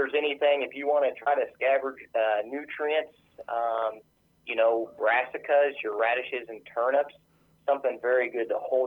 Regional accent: Missouri, United States; I grew up in North Central Missouri.

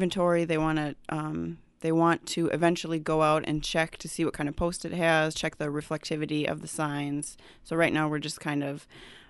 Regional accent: Minnesota, United States; Well, I grew up in Minnesota, and my parents live in Faribault, so southern Minnesota.

